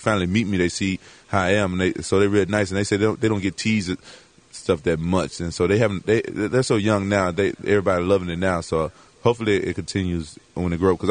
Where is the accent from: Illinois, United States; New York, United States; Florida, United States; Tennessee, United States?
Tennessee, United States; Memphis; I'm from Memphis. And pro wrestling is, you know what I'm saying, really big there.